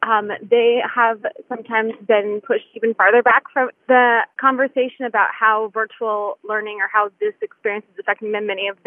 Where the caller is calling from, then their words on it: Kansas, United States; I'm calling from Kansas.